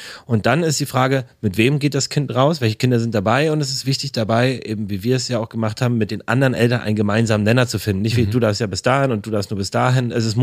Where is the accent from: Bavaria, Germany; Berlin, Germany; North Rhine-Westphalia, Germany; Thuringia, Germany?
Berlin, Germany; ich bin in Berlin-Karlshorst aufgewachsen, das ist Rand Berlin quasi, das ist sehr ruhig, das habe ich geliebt